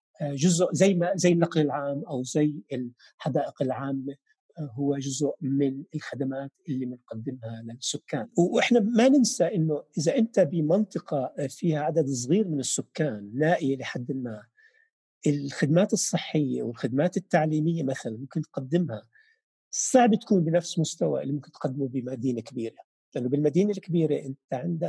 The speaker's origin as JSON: {"language": "Arabic", "town": "Riyadh", "region": "Riyadh Province", "country": "Saudi Arabia", "said": "عندنا بالرياض مشروع من أجمل المشاريع برأيي"}